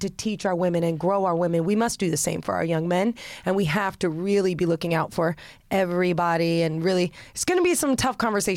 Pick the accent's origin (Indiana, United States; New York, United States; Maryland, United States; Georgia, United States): Indiana, United States; I grew up in Indiana.